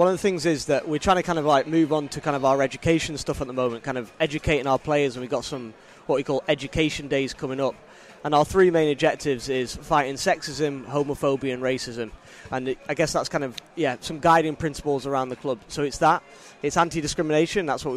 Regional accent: Manchester, North West England, United Kingdom; now in Glasgow, United Kingdom; I'm from Manchester, from Chorlton originally.

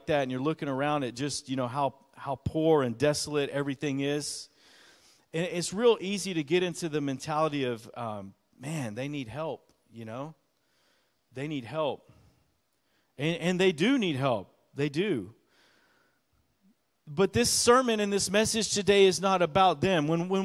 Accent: Texas, United States; I'm a pastor. I'm from Texas.

